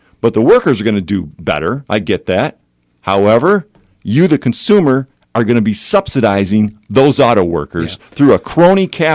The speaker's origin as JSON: {"language": "English", "region": "Michigan", "country": "United States", "said": "And I realize I'm from Southeast Michigan, and I'll probably be partly in the club indirectly"}